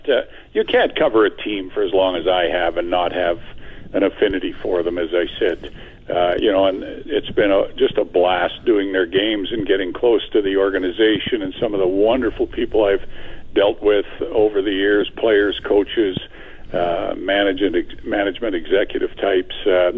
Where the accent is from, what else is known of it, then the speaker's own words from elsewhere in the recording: Regina, Saskatchewan, Canada; I was still a Rider fan back in 72 because I grew up in Regina